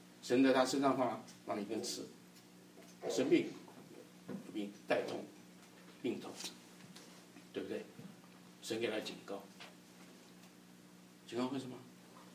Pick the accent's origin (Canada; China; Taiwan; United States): China; 所以人就是这样，包括我们中国人的就是这样